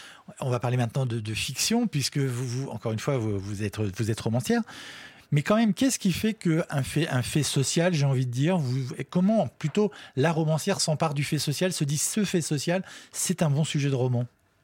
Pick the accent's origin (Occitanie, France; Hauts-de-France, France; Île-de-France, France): Île-de-France, France; Paris; quand on est parisien